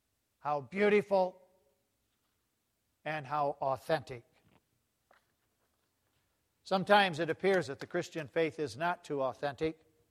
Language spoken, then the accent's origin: English; Iowa, United States; Many years ago, I returned to my hometown in Northwest Iowa